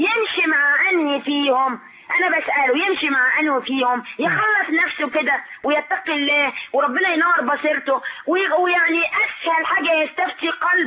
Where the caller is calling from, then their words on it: Alexandria, Alexandria Governorate, Egypt; أنا بقول لحضرتك من اسكندرية.